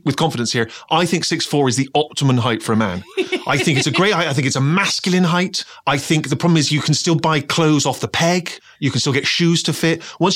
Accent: Bristol, South West England, United Kingdom; I was back in my hometown of Bristol and I was, again, that thing where you know, in Bristol where I'm from

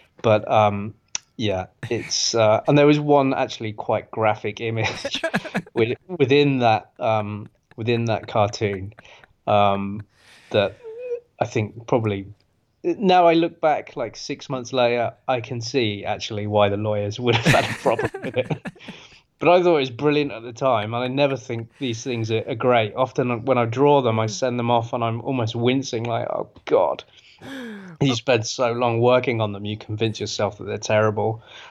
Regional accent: Australia; I'm an Anglo-Australian, so I mean, we're the kings of swearing

